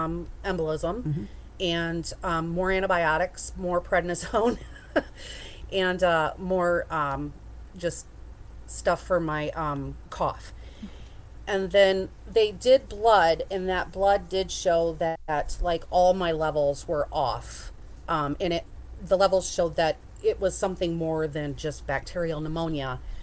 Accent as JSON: {"language": "English", "region": "Wisconsin", "country": "United States", "said": "I am from Wisconsin, the mid-portion, upper portion."}